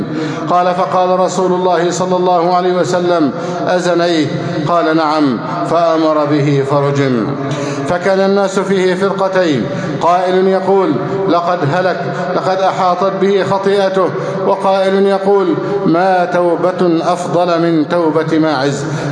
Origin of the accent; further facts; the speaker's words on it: Egypt; اللهم احفظ بلدنا مصر أمنا أمانا